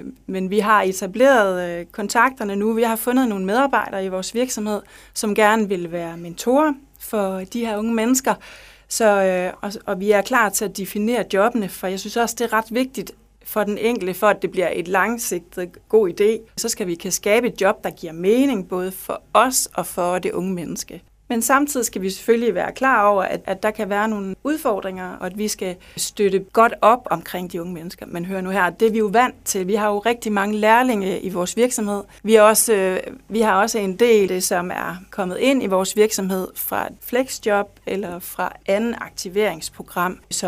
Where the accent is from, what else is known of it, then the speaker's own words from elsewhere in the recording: Skive, Central Denmark Region, Denmark; at vi kommer fra Skive af